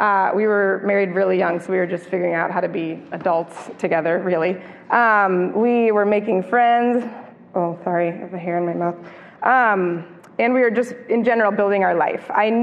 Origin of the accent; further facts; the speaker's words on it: Chicago, Illinois, United States; I'm from Chicago, as they said.